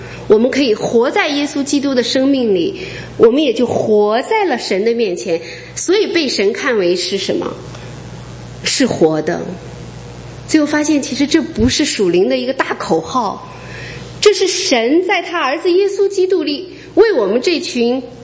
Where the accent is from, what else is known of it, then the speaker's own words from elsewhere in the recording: China; 因为我是从国内出来的